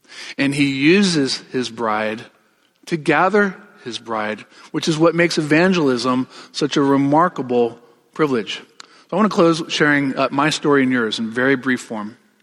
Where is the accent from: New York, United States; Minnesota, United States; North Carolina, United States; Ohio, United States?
North Carolina, United States; I grew up in North Carolina, surrounded by the church, but having never really encountered Jesus himself.